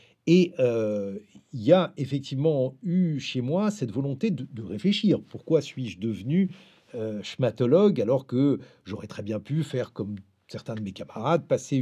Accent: France; born there; je suis un juif diasporique, c'est-à-dire je suis né en France et j'espère mourir en France. Je me considère parfaitement comme français

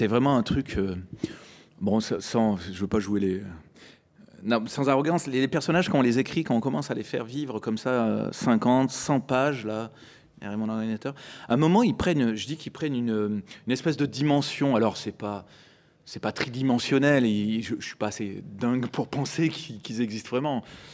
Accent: France; j'écris en tant que Français, quoi.

